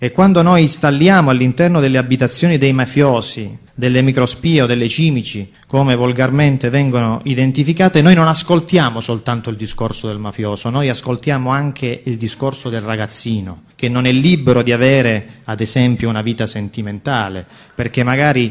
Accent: Calabria, Italy; la mia terra, la Calabria

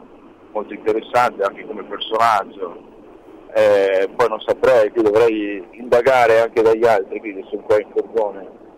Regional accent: Chioggia, Veneto, Italy; Beh, noi, fai conto, siamo di Chioggia, quindi cittadina di provincia, provincia di Venezia, quindi abbastanza isolata anche dal punto di vista proprio territoriale, geografico.

